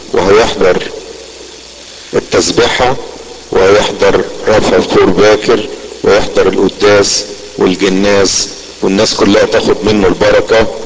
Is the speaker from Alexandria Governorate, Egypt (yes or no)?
yes; Alexandria, Alexandria Governorate, Egypt; عندنا في اسكندرية